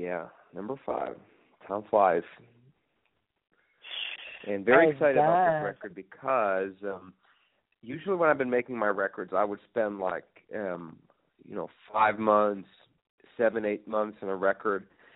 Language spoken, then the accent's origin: English; Stockholm, Stockholm County, Sweden; English is a second language; I was born and raised in Stockholm, Sweden. My mother's from Sweden and my father's from the States.